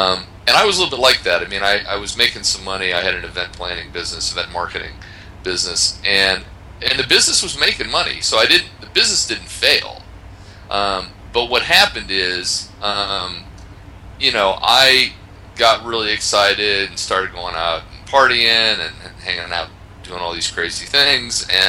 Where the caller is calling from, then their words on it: Poland; I am talking to you from Poland.